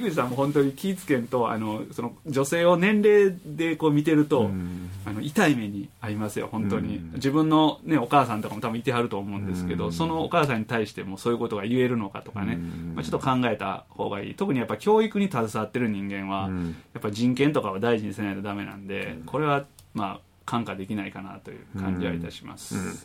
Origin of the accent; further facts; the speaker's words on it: Tondabayashi, Osaka, Japan; 国外の長旅から帰ってきても地元富田林の風景を見るたびにほっと胸を撫で下ろしています。